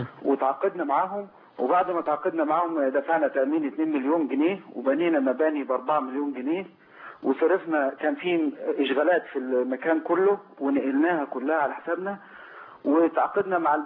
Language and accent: Arabic; Kafr El Sheikh, Kafr El Sheikh Governorate, Egypt; من كفر الشيخ نفسها.